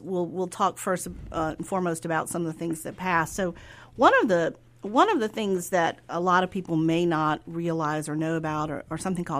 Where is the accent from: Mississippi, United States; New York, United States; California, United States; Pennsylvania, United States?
Mississippi, United States; Meridian; when I grew up in Meridian, Mississippi, I had two choices, private school or public school.